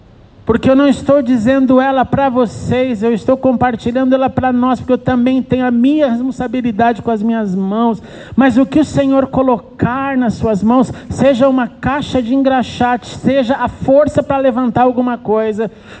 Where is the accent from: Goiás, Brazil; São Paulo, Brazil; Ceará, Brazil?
São Paulo, Brazil; Eu falei, não, eu sou de São Paulo.